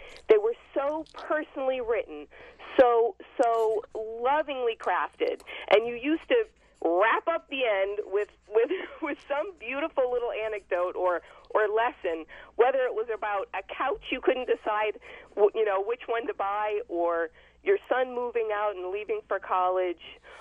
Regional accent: Rhode Island, United States; I'm from Rhode Island, so I could relate and sort of envision your situation.

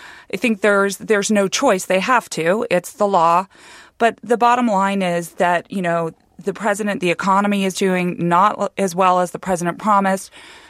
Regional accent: Massachusetts, United States; you know, I grew up outside the Boston area.

